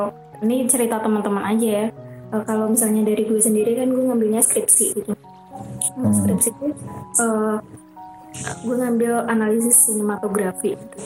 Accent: Surakarta, Central Java, Indonesia; kan gue orang Solo ya, di Solo.

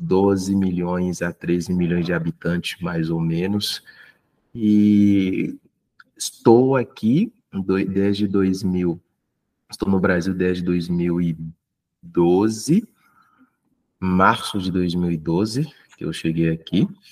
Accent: Benin; Portuguese is a second language; now in Brazil; eu sou do Benin, né? O Benin é um pequeno país que fica na costa oeste do continente africano.

